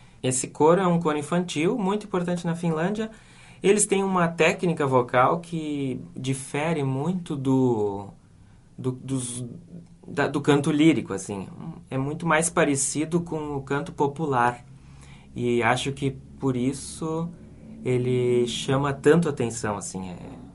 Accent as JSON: {"language": "Portuguese", "town": "Erechim", "region": "Rio Grande do Sul", "country": "Brazil", "tie": "born or raised there", "lives_now": "Porto Alegre, Brazil", "said": "apesar de não ter cantado muito em coral na minha juventude, assim, lá em Erechim, só depois dos 20 anos, quando vim para Porto Alegre"}